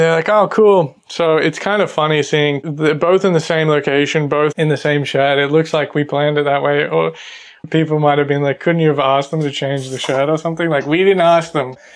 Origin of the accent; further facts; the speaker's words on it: Australia; now in England; Because I was an Australian living in England, they used to tease me all the time about about my accent, tease me about being Australian